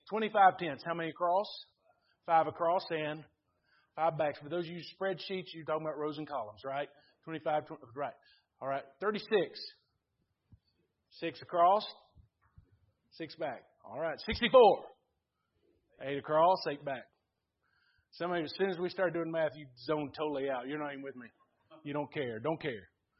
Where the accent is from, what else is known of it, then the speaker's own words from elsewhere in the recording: Bristol, Virginia, United States; I grew up in Bristol, Virginia, by the way. So my vernacular.